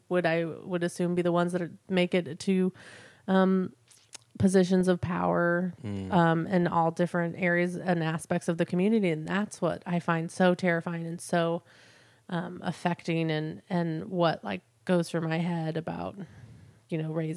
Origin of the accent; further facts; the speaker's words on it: St. Louis, Missouri, United States; I grew up in St. Louis, and my only interaction with people that were negative toward people of color were, like, you know, the older generation, grandparents' age.